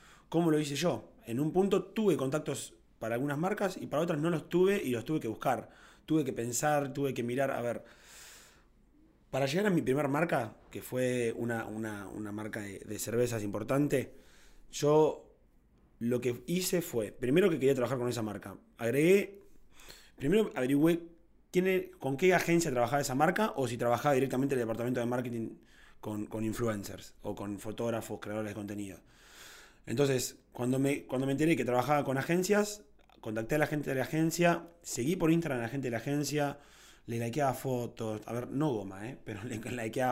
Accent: Tandil, Buenos Aires Province, Argentina; yo soy de Tandil

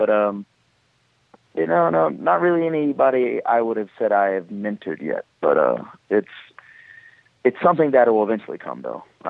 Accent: Burlington, North Carolina, United States; I am from Burlington, North Carolina.

